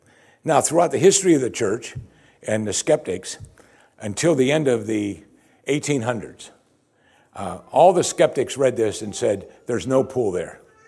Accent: Pennsylvania, United States; When I was a child growing up in Pennsylvania, my parents had a coffee table Bible.

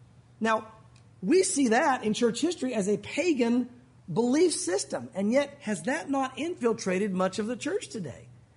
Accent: Tennessee, United States; also born or lived in Santa Fe; now I lived out west for a while in Santa Fe, you guys know that, I'm mostly from Tennessee, but I lived out west for a while.

